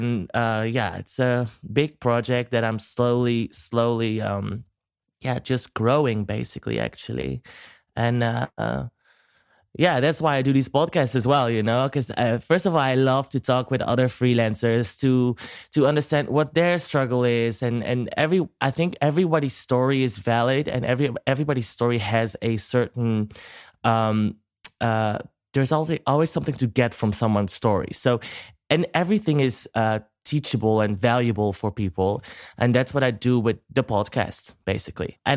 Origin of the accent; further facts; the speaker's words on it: Netherlands; English is a second language; And here in the Netherlands, I'm from the Netherlands. I live in Rotterdam.